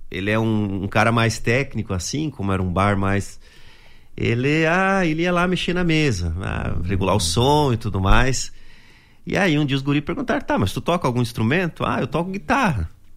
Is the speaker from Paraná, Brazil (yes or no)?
no; Dionísio Cerqueira, Santa Catarina, Brazil; now in São Carlos, Brazil; Eu sou natural de Dionísio Cerqueira, né? Vim morar em São Miguel por causa de trabalhar, um emprego, né?